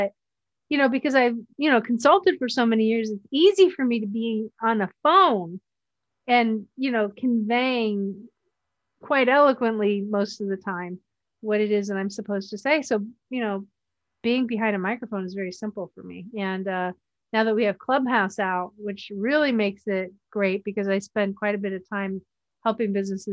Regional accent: Erie, Pennsylvania, United States; Well, I grew up in Erie, Pennsylvania, and we get snow.

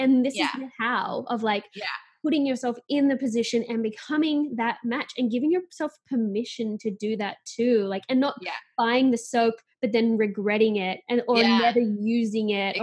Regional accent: Australia; now in Toronto, Canada; Because well, I'm Australian and so.

